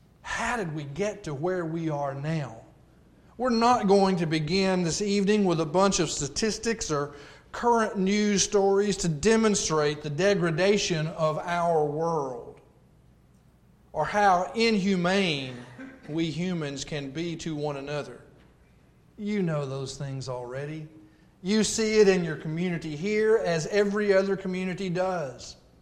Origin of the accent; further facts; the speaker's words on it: Texas, United States; As was mentioned, I am from Texas.